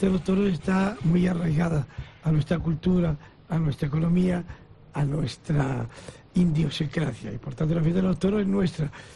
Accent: Spain

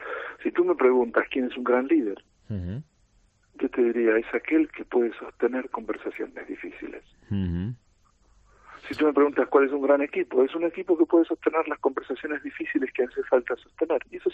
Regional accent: Argentina; accent: Argentine; now in Spain; Yo estoy en España, ya me reconoces mi acento argentino, sí. Yo estoy en España hace 20 años.

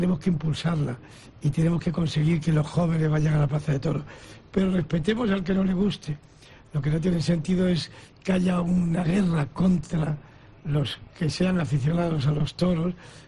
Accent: Spain

